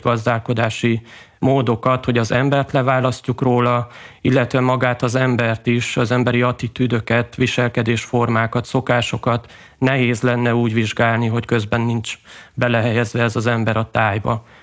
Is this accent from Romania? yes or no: yes; Transylvania, Romania; adott volt egy táji környezet, amiben felnőttem, és egész pici gyerekként mondjuk a gyergyói vagy a kisküküllős nyárád menti vidék volt az, amiben adott volt